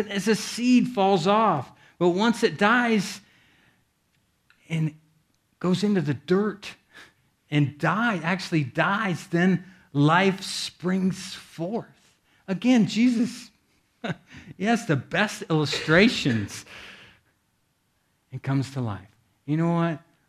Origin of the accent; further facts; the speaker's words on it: Iowa, United States; I grew up in Iowa. I know a little bit about farming.